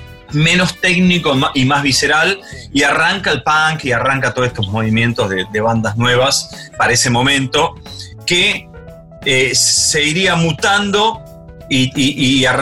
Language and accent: Spanish; Buenos Aires, Argentina; la cancha de River, donde me crié, y iba constantemente al club, porque yo hacía waterpolo.